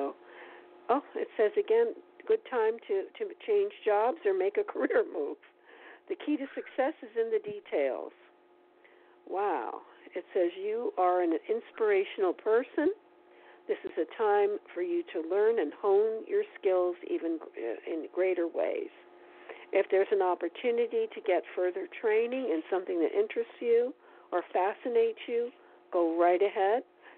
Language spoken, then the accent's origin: English; East Coast, United States; I'm from the East Coast, so, you know, this has been different for me.